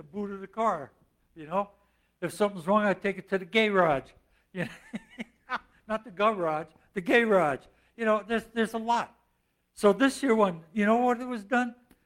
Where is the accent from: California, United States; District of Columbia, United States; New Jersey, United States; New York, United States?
New Jersey, United States; And I always use that because I'm from Jersey.